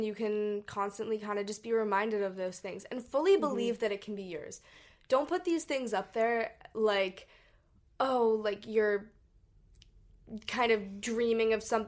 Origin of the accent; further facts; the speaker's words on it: Hong Kong; we grew up in Hong Kong and we traveled all over Asia